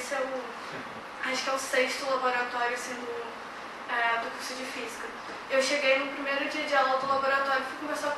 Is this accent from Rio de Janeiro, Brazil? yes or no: yes; São Gonçalo, Rio de Janeiro, Brazil; São Gonçalo.